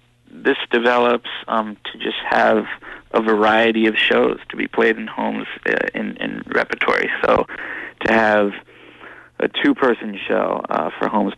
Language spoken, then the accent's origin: English; New York City, New York, United States; Mostly, you know, growing up in New York as a kid, you walk around and see people playing things all over the city that strike a chord